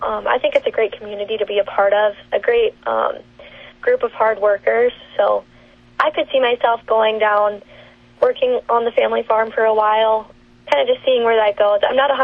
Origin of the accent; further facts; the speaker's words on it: Worthington, Minnesota, United States; So I grew up in Worthington, Minnesota. I live on a dairy just south of there in Bigelow, Minnesota.